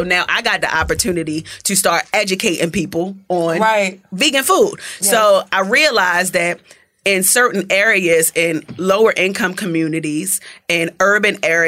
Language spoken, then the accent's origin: English; Baltimore, Maryland, United States; accent: Baltimore; now in Atlanta, United States